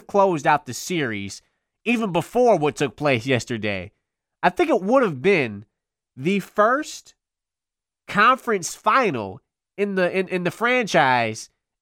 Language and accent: English; Detroit, Michigan, United States; I will be heading down to my hometown. That's right, Detroit, Michigan.